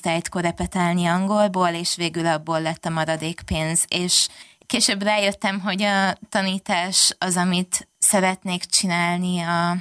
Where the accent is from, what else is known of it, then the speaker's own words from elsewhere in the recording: Hungary; elmeséltem nekik, hogy magyar vagyok, Magyarországról jövök